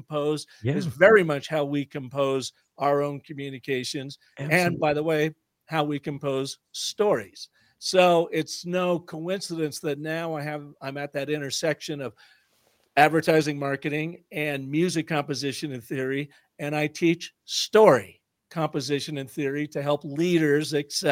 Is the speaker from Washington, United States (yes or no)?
yes; Seattle, Washington, United States; I can tell you, I grew up in Seattle.